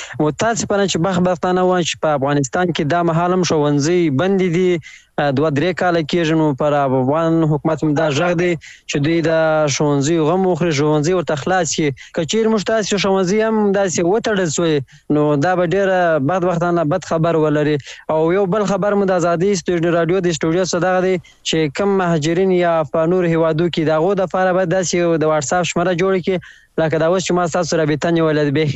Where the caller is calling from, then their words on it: Iran; ما د ایران هیواد د شهر اساسه سره میاړی کنیول